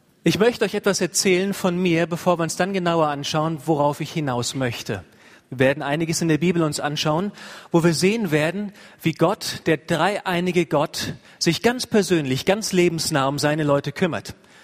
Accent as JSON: {"language": "German", "region": "Rhineland-Palatinate", "country": "Germany", "tie": "born or raised there", "said": "Ich freue mich, mal wieder hier sein zu können in meiner alten Heimat im Mittelrhein, hier oben auf der Höhe."}